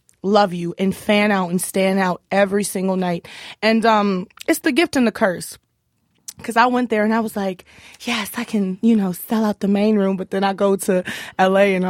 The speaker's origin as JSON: {"language": "English", "town": "Houston", "region": "Texas", "country": "United States", "tie": "born or raised there", "lives_now": "Minneapolis, United States", "said": "I grew up in Houston. You know"}